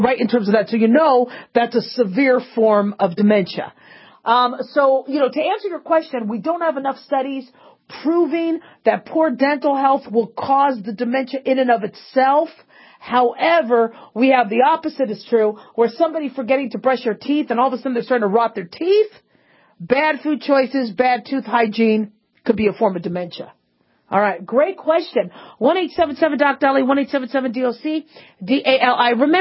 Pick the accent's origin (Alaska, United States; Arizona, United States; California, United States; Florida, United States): Arizona, United States; Phoenix; Chandler, if I remember, because I grew up in Phoenix, I think Chandler is to the south.